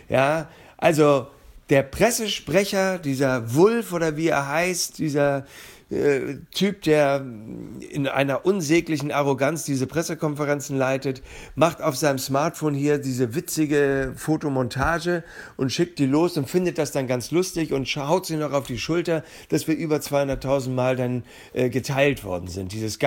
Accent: Hamburg, Germany; born there; Ich bin ein geborener Hamburger, ich fühle mich als Hanseat

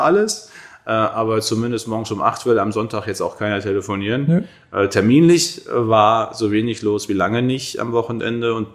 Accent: North Rhine-Westphalia, Germany; also born or lived in Berlin; hier ist meine Heimat, das Münsterland.

